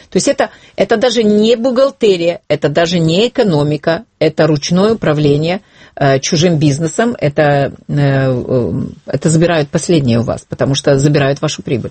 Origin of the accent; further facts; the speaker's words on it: Zaporizhzhia, Zaporizhzhia Oblast, Ukraine; Ну, вот я выросла в Запорожье в русскоязычной семье.